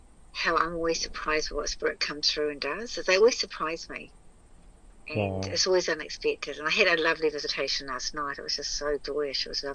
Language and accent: English; Hawaii, United States; we're just from Hawaii.